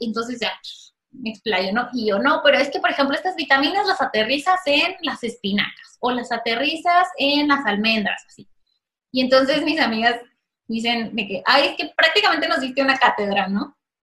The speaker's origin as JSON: {"language": "Spanish", "country": "Mexico", "said": "Me pueden buscar como mexicana con esclerosis"}